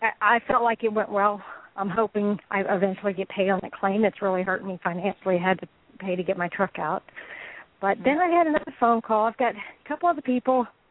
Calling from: Florida, United States; Calling from Florida.

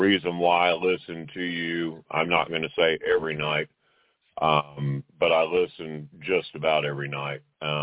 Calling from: United States; I'm calling from the States.

